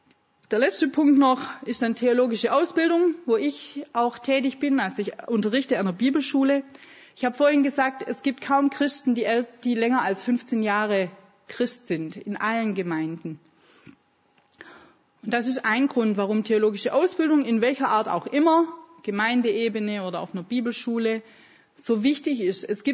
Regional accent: Germany; warum ich dann als Deutscher nach Bulgarien komme, um bei ihnen zu leben

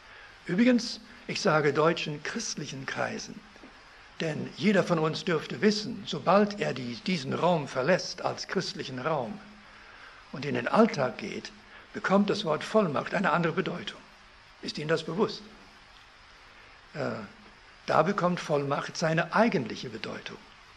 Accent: Canada; er wohnte in Kanada, wo ich aufgewachsen bin

